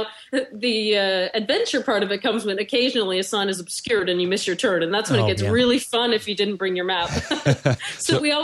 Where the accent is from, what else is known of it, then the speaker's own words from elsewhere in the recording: Nova Scotia, Canada; I'm from the East Coast originally, Nova Scotia.